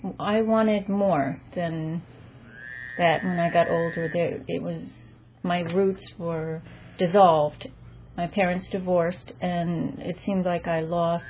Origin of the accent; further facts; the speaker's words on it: New York, United States; I grew up in New York. Both my parents are Jewish. My father's family comes from Russia. My mother's from Vienna.